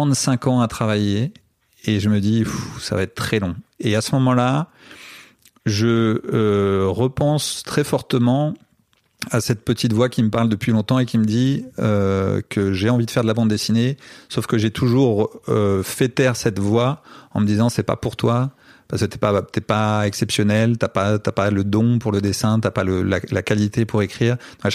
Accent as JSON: {"language": "French", "country": "France"}